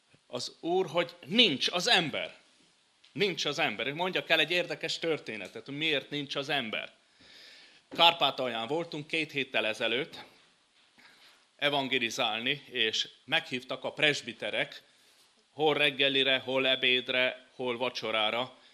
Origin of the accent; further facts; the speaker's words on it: Apața, Brașov County, Romania; hétfalusiak, meg Brassó környékiek, én onnan származok, hogy mi most apácaiak például székelyek vagyunk, vagy csángók vagyunk.